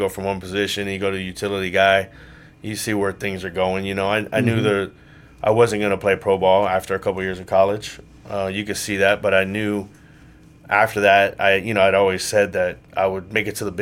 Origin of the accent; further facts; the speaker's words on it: Key West, Florida, United States; Born and raised in Key West, Florida. Played high school ball in Key West. Huge tradition down there.